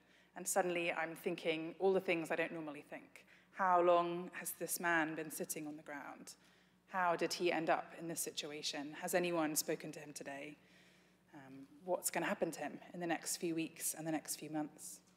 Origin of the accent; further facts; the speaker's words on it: England, United Kingdom; also born or lived in Edinburgh, Scotland; So, as you maybe have guessed, I grew up in England, but when I was 18, I went to Edinburgh in Scotland to go to university.